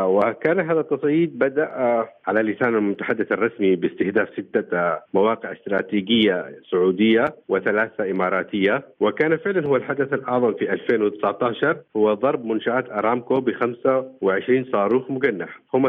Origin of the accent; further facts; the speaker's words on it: Yemen; لأن هؤلاء لن يتعايشوا ولن نتعايش معهم سواء كيمنيين أو كجيران أشقاء في المنطقة